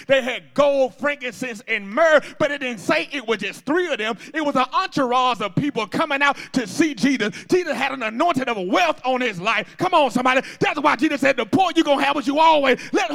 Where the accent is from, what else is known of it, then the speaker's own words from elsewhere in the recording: Atlanta, Georgia, United States; See, I'm from Atlanta, and Ted Turner was a billionaire